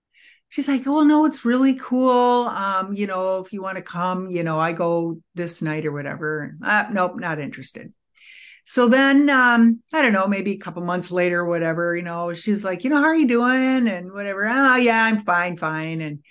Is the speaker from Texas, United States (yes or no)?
no; Minneapolis, Minnesota, United States; I'm a food and sugar addict. I'm from Minneapolis, Minnesota.